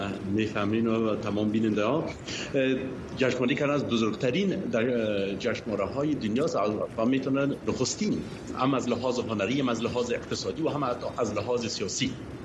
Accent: Afghanistan; moved away as an adult; با سن 20 سالگی از افغانستان آمدم بیرون

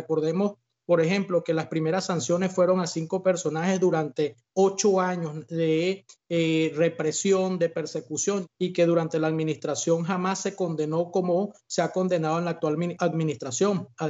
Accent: Venezuela; Como venezolano y como inmigrante

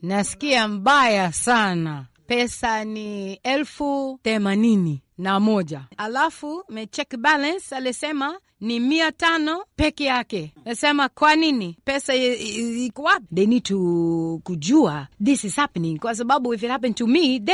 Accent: Virginia, United States; now in Mariakani, Kenya; Ninatoka America, Virginia. Ninakaa hapa Mariakani, karibu na Mombasa kweli.

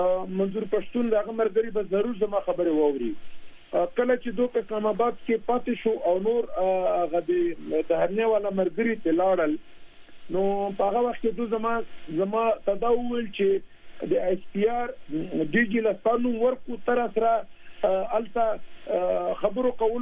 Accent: Tirah, Khyber Pakhtunkhwa, Pakistan; زه هغه پښتون یم چې صرف د ما د علاقې خلک په قبایلو کې داسې الحمدلله پاتې شوي دي چې زما د حلقې نه یو قسم نه دی پی شوی، ځکه زما د قوم د تیرا خلک

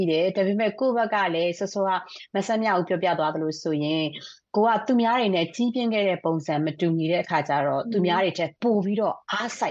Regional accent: Finland; also born or lived in Thailand-Myanmar border; အသက်7နှစ်ကနေပြီးတော့ဖင်လန်နိုင်ငံမှာနေပြီးတော့မှအဲ့ဒီမှာပဲကြီးပြင်းခဲ့တာပေါ့နော်

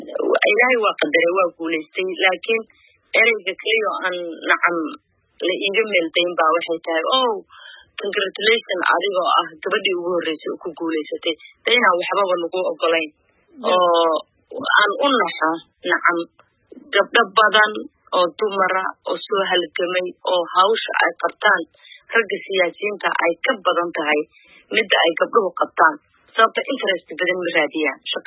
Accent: Garowe, Puntland, Somalia; born or raised there; also born or lived in Mogadishu

